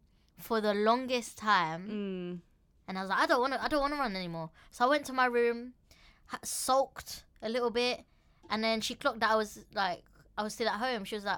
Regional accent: London, United Kingdom; Brother, we're from East London.

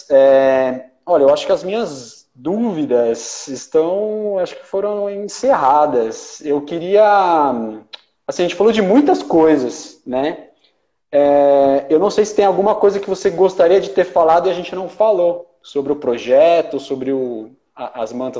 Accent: São Paulo, Brazil; eu sou aqui de São Paulo, sou mergulhador há 22 anos

